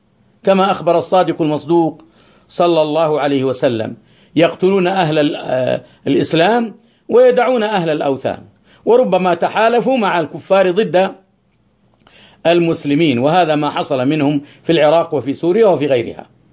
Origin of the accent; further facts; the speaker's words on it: Saudi Arabia; نحن ما سلمنا من شرهم في داخل بلادنا المملكة العربية السعودية